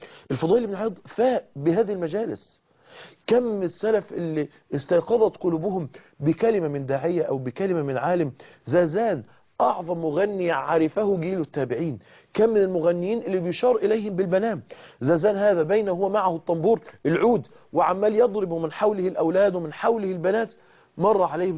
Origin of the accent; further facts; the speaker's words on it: Mansoura, Dakahlia, Egypt; احنا واحنا صغيرين ياما سافرنا للاماكن السياحية، وياما سافرنا، احنا كنا بنسافر من المنصورة لحد القاهرة علشان نروح القلعة، ونسافر نروح راس البر